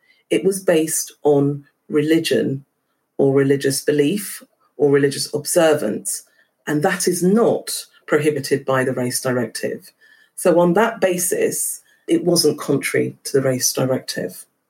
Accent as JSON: {"language": "English", "region": "London", "country": "United Kingdom", "tie": "born or raised there", "said": "but also because I grew up in Hackney."}